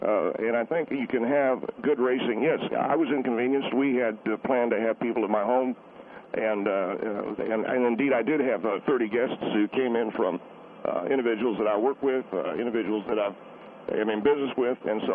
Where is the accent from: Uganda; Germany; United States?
United States; the South; Mr. Henry, I've been in Florida. I come from the South. I know how hard it rains.